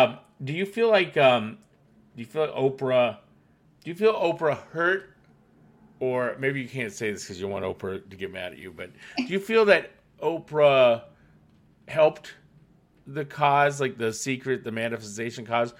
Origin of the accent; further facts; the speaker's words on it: Iowa, United States; also born or lived in New York / Los Angeles; now in Texas, United States; And for me, it's like, I'm from Iowa originally. I said pop all the time.